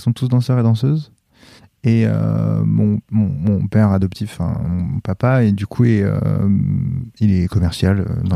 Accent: Puteaux, Île-de-France, France; born there; je suis né à Puteaux en 85

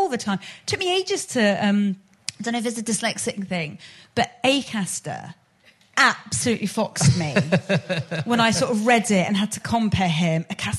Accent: United Kingdom

